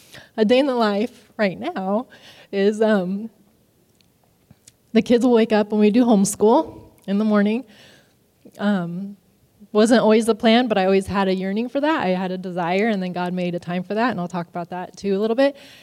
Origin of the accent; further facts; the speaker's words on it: Pratt, Kansas, United States; This is my family farm that I grew up in Pratt.